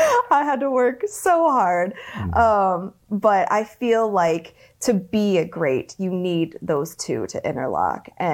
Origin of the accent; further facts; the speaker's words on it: Midwest, United States; I grew up in the Midwest, and I feel like we were definitely, you know, basketball, football state, a little bit of baseball